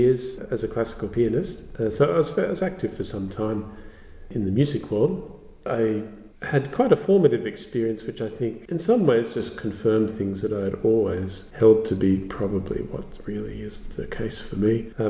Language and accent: English; Port Macquarie, New South Wales, Australia; also born or lived in Sydney / Gunnedah; Well, I was born in Sydney, but I spent my primary school years in a little town called Gunnedah. Gunnedah is about 700 kilometres northwest of Sydney. And then in my primary school and high school years, I was living in Port Macquarie, which is on the east coast